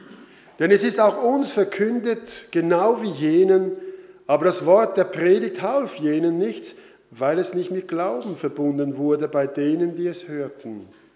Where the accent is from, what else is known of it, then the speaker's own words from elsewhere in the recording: Switzerland; dass die Lebensqualität bei uns in der Schweiz wesentlich verschlechtert wird.